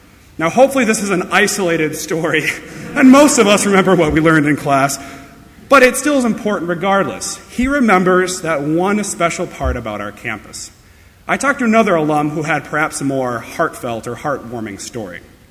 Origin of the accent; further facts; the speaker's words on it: Princeton, Minnesota, United States; I'm a junior from Princeton, Minnesota